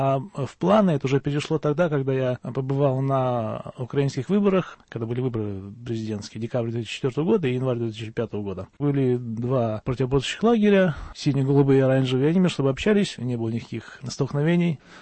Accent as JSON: {"language": "Russian", "country": "Lebanon", "second_language": "Russian", "lives_now": "Kyiv, Ukraine", "said": "Я сказал, я из Ливана."}